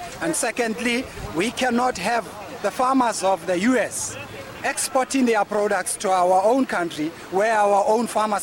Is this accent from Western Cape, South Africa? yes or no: yes; Cape Town, Western Cape, South Africa; I come from South Africa, Cape Town.